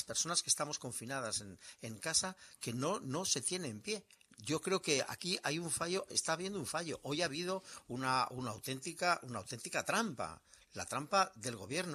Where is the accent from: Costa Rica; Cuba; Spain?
Spain; A mí lo que me asombra como español y como persona que sigue estas cosas